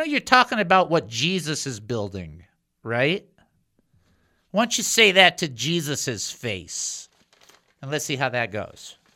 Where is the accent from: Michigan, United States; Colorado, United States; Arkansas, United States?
Michigan, United States; And I'm from Michigan, right?